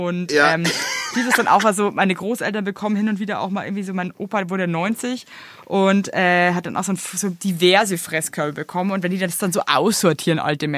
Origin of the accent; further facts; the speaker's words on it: Bavaria, Germany; ich bin ja auch bayerische Staatsbürgerin.